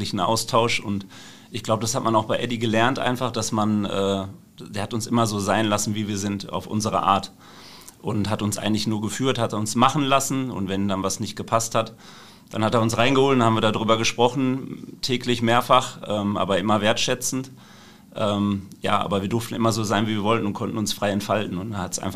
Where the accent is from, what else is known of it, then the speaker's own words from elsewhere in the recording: Dortmund, North Rhine-Westphalia, Germany; Ich bin Dortmunder und da war das natürlich ein Name.